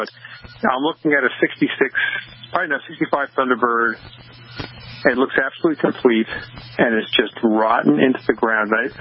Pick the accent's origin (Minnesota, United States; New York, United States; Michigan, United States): New York, United States; Holbrook; I grew up in Holbrook on Long Island, New York.